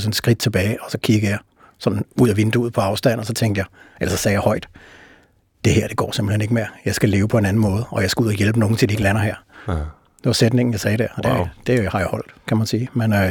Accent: Brøndby, Capital Region of Denmark, Denmark; jeg voksede op i Brøndby Øster, alene med min mor

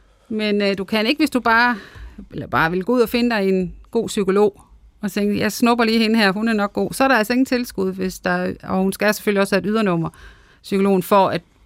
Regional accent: Central Denmark Region, Denmark; der hvor jeg kommer fra i Midtjylland.

